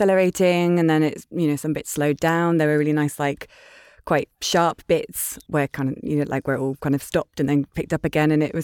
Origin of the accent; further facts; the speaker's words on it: United Kingdom; I'm British